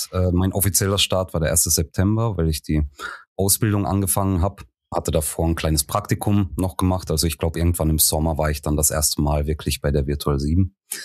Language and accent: German; Rhineland-Palatinate, Germany; Ich komme ja vom Land aus der Pfalz.